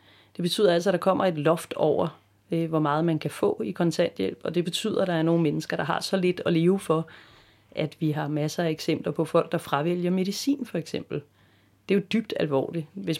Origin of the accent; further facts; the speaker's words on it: Zealand, Denmark; og jeg er også oprindelig fra Sjælland, hvor jeg stiller op nu ude fra Rosvedbekanten af Skelbjerg, nærmere betegnet.